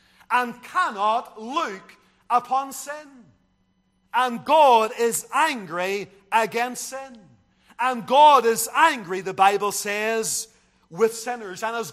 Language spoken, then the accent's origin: English; Lisburn, Northern Ireland, United Kingdom; I grew up in Lisburn, and on Railway Street, as a youngster, there was a Faith Mission bookshop.